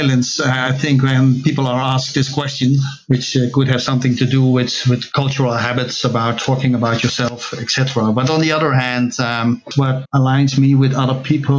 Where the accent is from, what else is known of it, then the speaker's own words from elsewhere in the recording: Netherlands; I'm from the Netherlands.